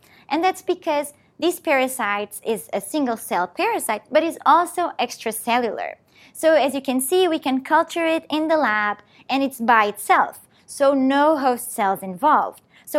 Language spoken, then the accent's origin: English; Portugal; now in United States; So I am originally from Portugal, but I live and work here in the US.